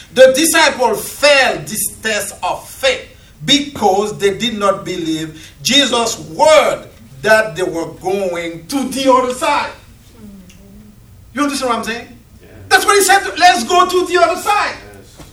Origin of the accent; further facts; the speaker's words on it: Haiti; when I was growing up in Haiti, I got 4 brothers and 3 sisters.